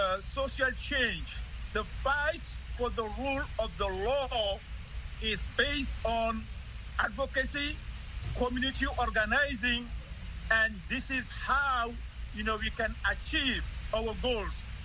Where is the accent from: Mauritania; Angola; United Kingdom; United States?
Mauritania; Kaedi, Gorgol; killings of innocent people, particularly in Kayedi, my hometown.